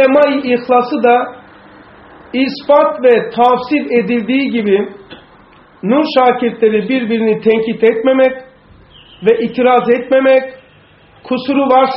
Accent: Black Sea Region, Turkey; Yani bizim Karadeniz'de şöyle bir laf var.

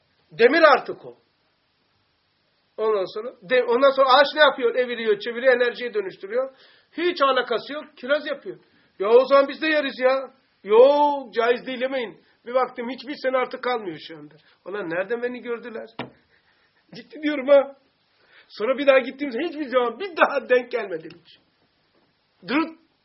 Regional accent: Black Sea Region, Turkey; bizim Karadeniz'de çok meyveler var

